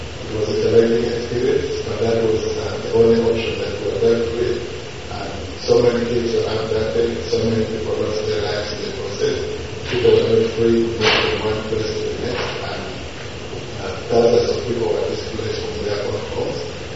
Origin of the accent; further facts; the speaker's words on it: Northern Region, Uganda; I was born in the Northern Uganda, grew up my entire time in the Northern Uganda, and I was about 4 years old